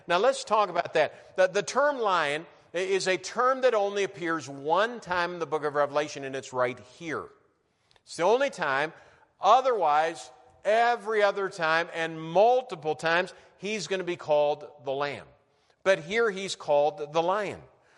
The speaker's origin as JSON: {"language": "English", "town": "New Ulm", "region": "Minnesota", "country": "United States", "tie": "born or raised there", "said": "Now, by the way, I grew up in New Ulm, Minnesota. New Ulm's a small town."}